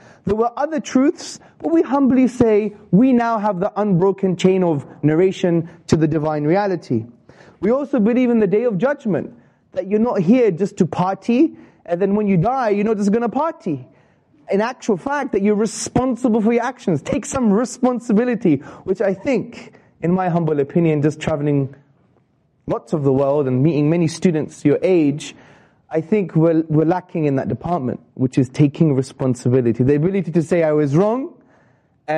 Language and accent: English; Hackney, London, United Kingdom; I'm from Hackney, so...